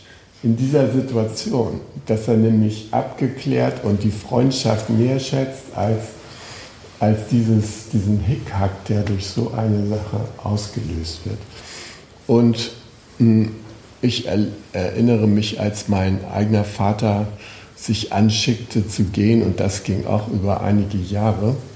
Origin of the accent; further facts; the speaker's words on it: Schleswig-Holstein, Germany; Ich komme aus Schleswig-Holstein und da gibt es so eine Redensart